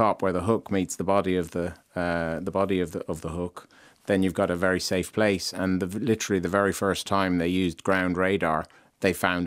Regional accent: Castlebellingham, Leinster, Ireland; also born or lived in Kenya; No, I was born in Kenya, but my dad, when we came back to Ireland when I was young, and my dad is a vet, he was working for the department, and he ran the meat factory in Ravensdale. So we lived in Castle Bellingham

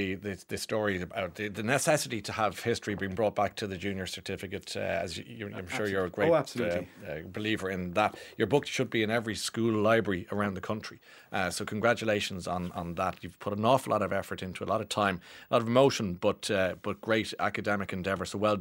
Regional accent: Newcastle West, County Limerick, Ireland; In my hometown of Newcastle West, a tan joined a respected member of the community to deliver Christmas presents to children in the poorest part of the town in late December 1920.

